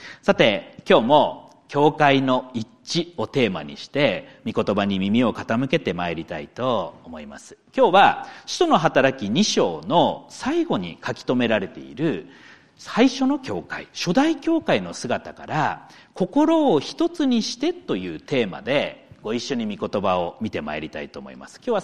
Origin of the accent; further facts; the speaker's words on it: Akita, Japan; 秋田の田舎から出てきた私のような人もいれば